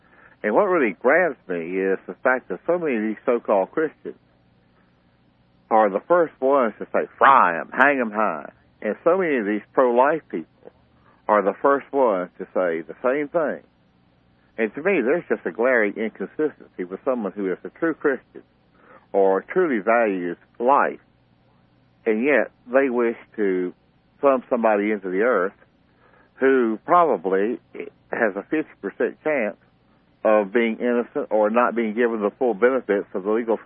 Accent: South Carolina, United States; I know I come from South Carolina, and I can remember where they fried one a week

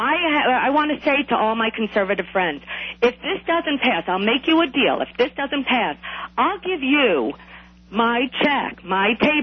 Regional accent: New York, United States; I am from New York, so I know what that man was talking about.

